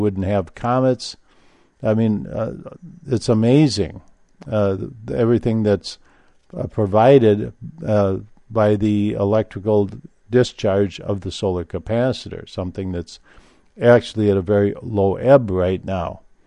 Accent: Minnesota, United States; I can tell you from experience growing up in Minnesota that during the summertime, especially August, you would get these beautiful auroral displays.

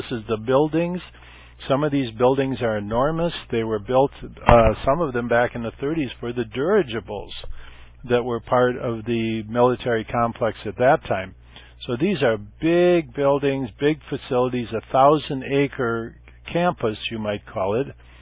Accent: Minnesota, United States; And, of course, I grew up in Minnesota and shoveled my share of snow for $5 for the little old lady down the street

